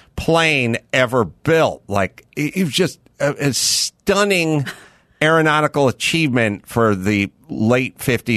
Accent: La Cañada, California, United States; I grew up in La Cañada.

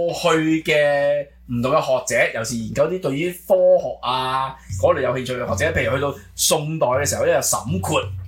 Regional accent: China; 喺我哋原本中國邊咧叫見日之光

